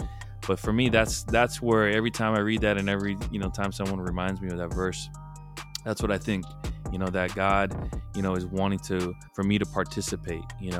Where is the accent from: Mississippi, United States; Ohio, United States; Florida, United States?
Florida, United States; Homestead; also born or lived in Miami; And so so I'm originally from Miami, Florida. I was born in Miami. I came to essentially, I was raised and went to school and I got married in a small town called Homestead, Florida